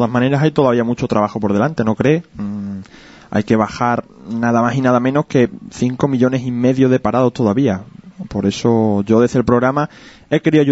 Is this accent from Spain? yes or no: yes; Extremadura, Spain; No, a ver, somos extremeños.